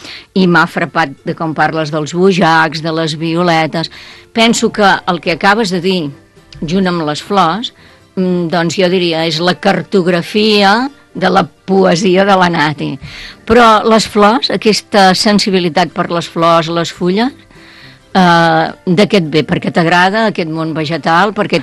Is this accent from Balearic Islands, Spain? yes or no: no; Vilafranca, Catalonia, Spain; que sóc de Vilafranca, però ja no dic si fos de Sants